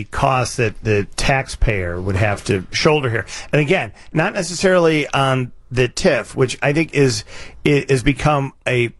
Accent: Chicago, Illinois, United States; I grew up in Streeterville, which you represent.

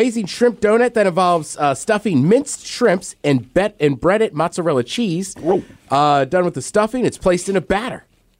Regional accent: United States; Which, as an American, to me, salty, it's like a chocolate-covered pretzel, is one of the greatest things in the world.

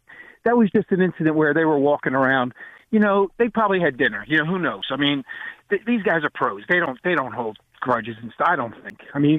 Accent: Philadelphia, Pennsylvania, United States; now in Chicago, United States; I'm actually from South Philly, but I live in Chicago

